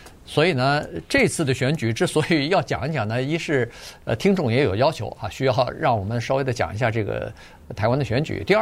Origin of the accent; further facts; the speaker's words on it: China; now in United States; 因为我们是在中国长大的，中国大陆长大，然后一半的时间，超过一半的时间在美国